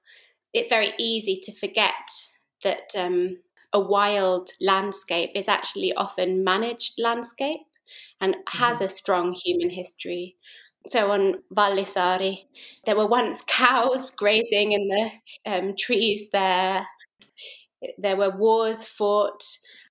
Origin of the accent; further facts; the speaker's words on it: Brighton, South East England, United Kingdom; now in Glasgow, United Kingdom; is Finnish and my father is English. I grew up in Brighton, in the south of England, and then I went to art school in Glasgow, to the Glasgow School of Art. And so Scotland is my adopted home. And my mum is from Iisalmi in Savo.